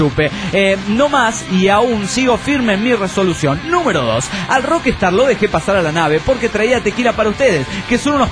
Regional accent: Guayaquil, Guayas, Ecuador; de Guayaquil, Ecuador.

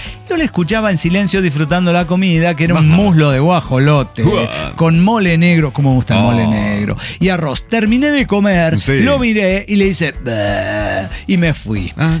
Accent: Boise, Idaho, United States; born there; Nací en Bois. Nunca entendí cómo se pronuncia eso.

